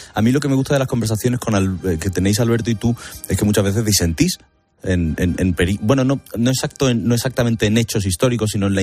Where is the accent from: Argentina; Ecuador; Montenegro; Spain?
Spain; Seville, Andalusia; yo soy un tío de Sevilla, que además soy muy sevillano, pero el sitio que mejor me ha acogido, en el que más he aprendido y seguramente del que más disfruto, es Madrid.